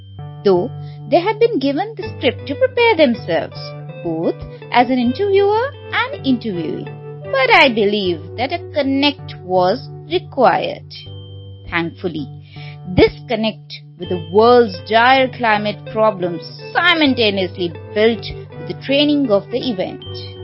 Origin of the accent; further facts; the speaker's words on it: Delhi, India; I'm an English teacher from Delhi, India.